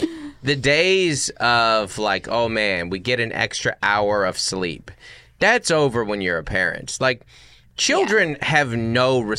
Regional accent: Pacific Northwest, United States; we grew up in the Northwest, so we would go to school in the dark.

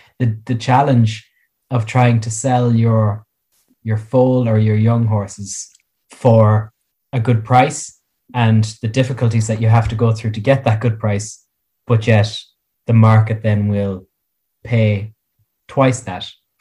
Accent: Ireland; I find when we as Irish breeders go to Holland and go to Belgium

